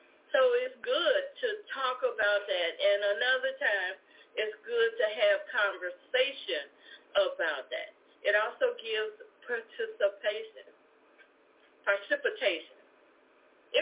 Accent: Midwest, United States; Yes, and I say hot like fire because I'm a Midwesterner.

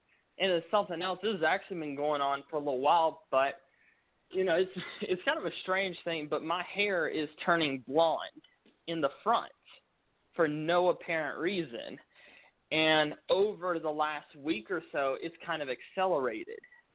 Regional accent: West Virginia, United States; I am going to be going back to my hometown in West Virginia, and I'm going to be doing a documentary about my hometown Bigfoot.

